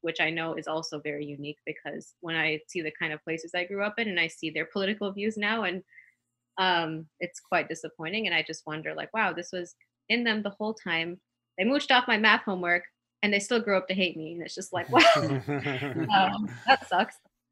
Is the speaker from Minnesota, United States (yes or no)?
yes; Minnesota, United States; born there; also born or lived in Ohio / California / Texas / Florida; So I actually grew up in several different states. I was born in Minnesota. I lived in Ohio and then California and then Texas and then Florida and back to Texas.